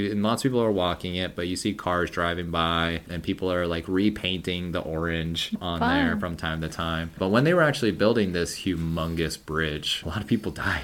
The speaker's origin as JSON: {"language": "English", "region": "West Coast", "country": "United States", "said": "So this is definitely biased because I'm from the West Coast."}